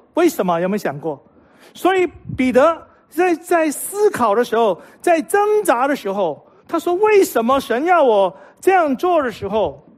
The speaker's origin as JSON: {"language": "Chinese", "region": "Guangdong", "country": "China", "said": "知道我们老广啊，好，广东烤鸭"}